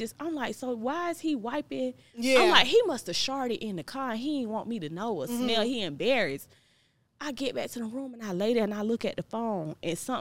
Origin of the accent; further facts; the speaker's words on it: Florida, United States; Like, I'm from Florida. I like real.